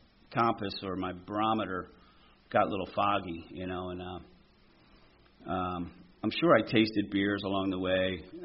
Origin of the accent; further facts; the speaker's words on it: Colmar, Pennsylvania, United States; also born or lived in Mount Airy; I have three older sisters. And our family, I grew up in Colmar. We moved from, born in Mount Airy, and then moved up for whatever reasons. My dad was a roofer.